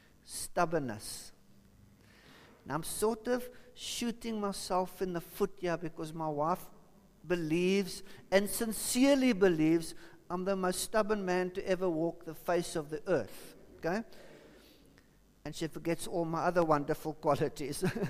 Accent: South Africa; Hey, I'm a South African, what can I say?

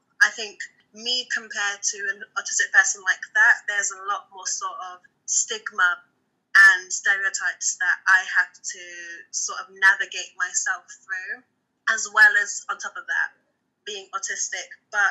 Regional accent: Pakistan; it took time to fully accept it, along with being Pakistani and being Muslim.

